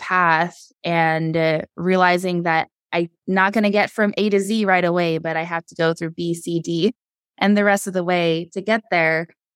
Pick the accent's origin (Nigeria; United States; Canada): United States; Chevak, Alaska; I'm originally from Chivak, Alaska.